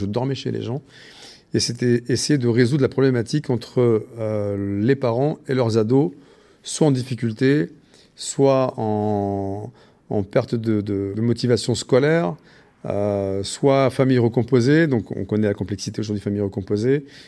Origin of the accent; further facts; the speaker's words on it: Creil, Hauts-de-France, France; Oui, je suis originaire du plateau de Creil. Donc, j'y ai vécu 35 ans, sur le plateau. Hein. Et ensuite, j'ai déménagé donc, sur le bas de Creil, puis Nogent et d'autres villes à côté.